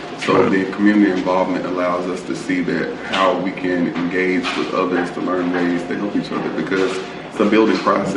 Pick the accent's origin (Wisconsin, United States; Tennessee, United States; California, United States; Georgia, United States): Georgia, United States; Waycross; Two of those portions that you only get in growing up in South Georgia.